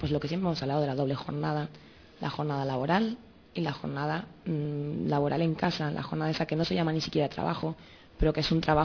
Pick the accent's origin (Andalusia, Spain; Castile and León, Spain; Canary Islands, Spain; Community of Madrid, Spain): Community of Madrid, Spain; Madrid; Yo soy del barrio de Lavapiés